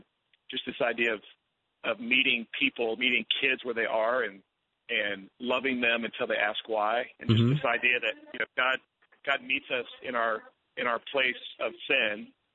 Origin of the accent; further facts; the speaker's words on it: Oklahoma, United States; Yeah, I grew up in Oklahoma, small town outside of Tulsa